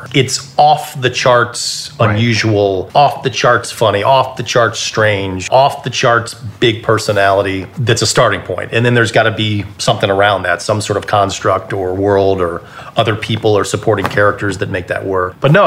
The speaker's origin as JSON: {"language": "English", "town": "St. Louis", "region": "Missouri", "country": "United States", "tie": "born or raised there", "said": "I was born and raised in St. Louis. I love St. Louis. I'm a homer. I'm a hometown guy."}